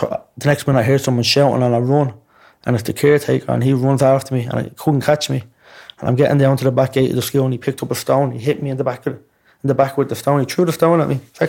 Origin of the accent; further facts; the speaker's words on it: Dublin, Leinster, Ireland; They just gave me an awful time because I was different. Because I was from Ballymun.